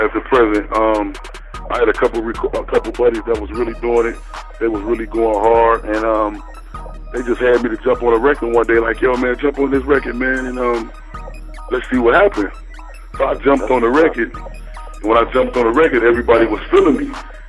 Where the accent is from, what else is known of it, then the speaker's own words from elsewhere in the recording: Chicago, Illinois, United States; now in Miami, United States; I'm actually from Chicago, but I live in Miami.